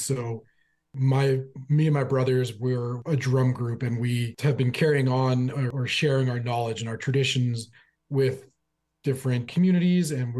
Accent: Fort McMurray, Alberta, Canada; now in Edmonton, Canada; I'm originally from Fort McMurray, Alberta, currently living in Edmonton.

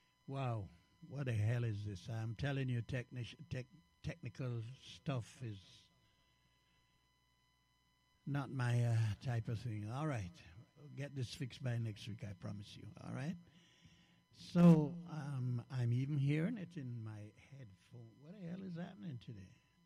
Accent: Jamaica; now in Canada; as a young man growing up in Jamaica and coming to Canada.

